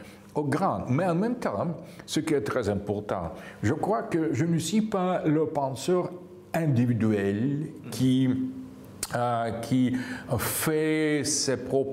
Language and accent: French; Russia; French is a second language; Les Russes, toujours, nous croyons dans quelque chose qui dépasse l'individualité